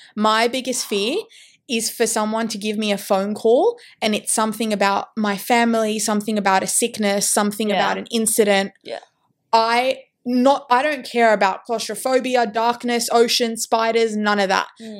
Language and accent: English; Dubai, United Arab Emirates; I grew up overseas in Dubai, so everyone used to call him